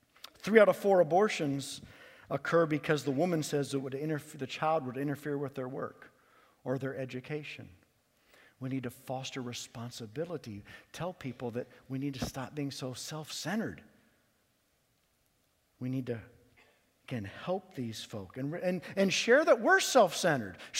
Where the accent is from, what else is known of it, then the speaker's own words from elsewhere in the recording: Pennsylvania, United States; I was from Pennsylvania.